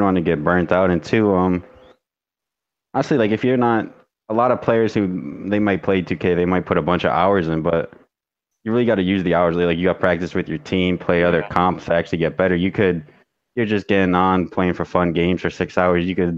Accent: Chicago, Illinois, United States; I'm from Chicago, so most of my favorite teams are from there.

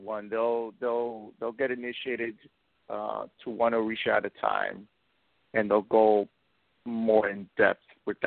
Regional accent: Miami, Florida, United States; grew up in the Cuban tradition with my family, and growing up in Miami, I've been around mostly around Cuban tradition of Orisha Ifa worship.

